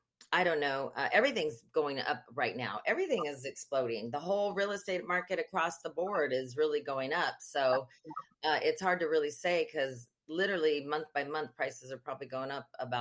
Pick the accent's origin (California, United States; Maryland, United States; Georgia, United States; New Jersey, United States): California, United States; Inglewood; born there; I love California. I was born in Inglewood, by the way.